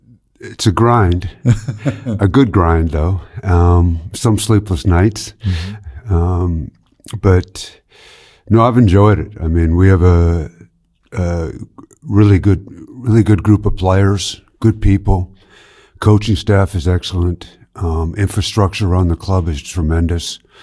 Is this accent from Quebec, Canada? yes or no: no; Penticton, British Columbia, Canada; now in Finland; Yeah, I grew up in Canada in a place called Penticton, BC, in the Okanagan Valley. Very much like Western Austria type thing, with the mountains, close to the Rocky Mountains.